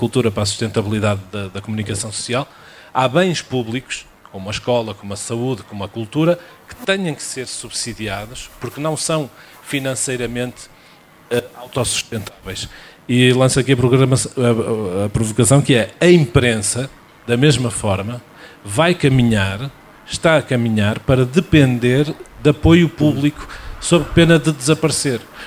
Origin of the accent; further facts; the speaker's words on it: Viana do Castelo, Portugal; Nós somos vianenses, vamos com o carro para todo lado.